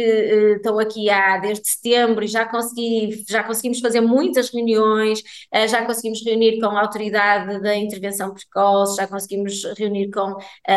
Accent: Portugal; now in United Arab Emirates; eu sou portuguesa

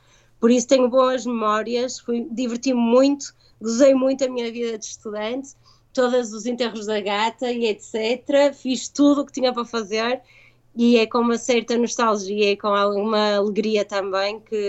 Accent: Portugal; somos portugueses, somos pouquinhos, mas efetivamente estamos muito bem preparados, e acho que somos muito bem preparados nas universidades em Portugal

